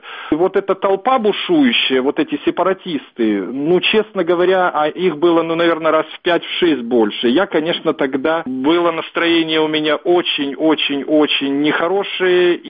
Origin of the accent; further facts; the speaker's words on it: Belarus; moved away as an adult; now in Ukraine; Я, собственно, белорус. Я до 25 лет учился в Белоруссии, работал в Белоруссии, женился в Белоруссии. У меня белорусская жена, у меня оба сына белорусы.